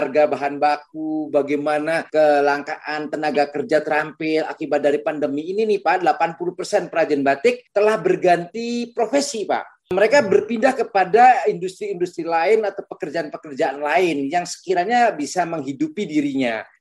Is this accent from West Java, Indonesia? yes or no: yes; Cirebon, West Java, Indonesia; Saya lahir dibesarkan di Cirebon.